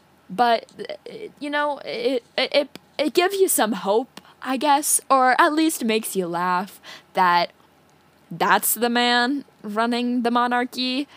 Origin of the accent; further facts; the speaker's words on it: United States; I obviously I can't say too much or like I'm an American, and, like, we've done that too